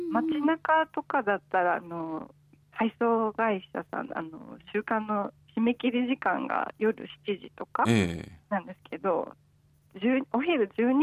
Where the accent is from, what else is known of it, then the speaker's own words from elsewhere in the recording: Osaka, Japan; now in Hokkaido, Japan; あ、はい、そうです、大阪生まれ大阪育ち。